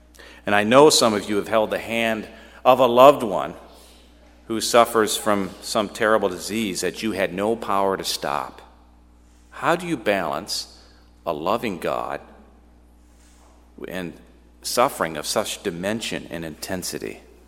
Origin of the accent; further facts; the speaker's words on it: United States; Growing up in America, it's easy for many of us to have a rosy picture of life.